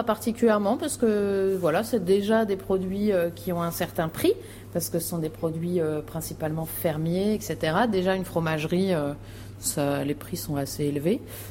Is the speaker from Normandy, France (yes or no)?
yes; Dieppe, Normandy, France; Ah bah, moi, je viens de Normandie. Je viens de Haute-Normandie. De Dieppe.